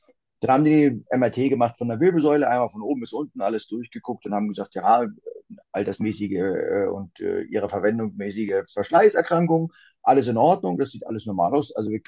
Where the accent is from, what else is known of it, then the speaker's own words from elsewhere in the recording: Sylt, Schleswig-Holstein, Germany; now in Hamburg, Germany; ich komme aus Hamburg, also ich lebe jetzt mit meiner Frau in Hamburg, komme gebürtig aber von der wunderschönen Nordseeinsel Sylt. Wir haben zu Hause einen landwirtschaftlichen Betrieb